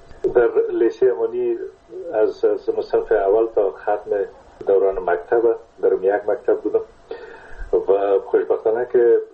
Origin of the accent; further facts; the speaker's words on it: Kunduz, Afghanistan; born there; در قندوز در اون زمانی که ما به دنیا آمدم، تازرم در اسپینزر قندوز مصروف ایفای وظیفه بوده و در اون زمان البته تا سنای 3 سالگی را ما در قندوز بودیم